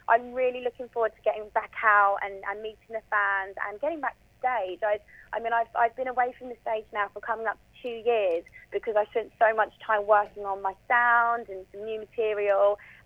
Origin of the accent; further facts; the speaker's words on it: East of England, United Kingdom; my hometown is Essex.